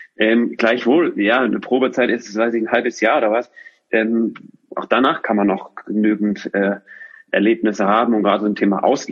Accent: Düsseldorf, North Rhine-Westphalia, Germany; also born or lived in Switzerland; wir ziehen nach Düsseldorf. Das heißt, in meine Heimat.

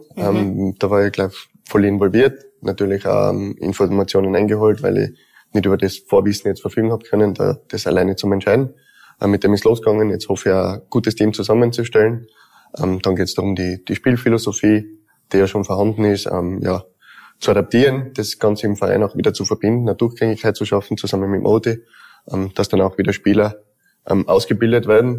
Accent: Tyrol, Austria; Zweites Zuhause, ich bin ja eigentlich aus Tirol.

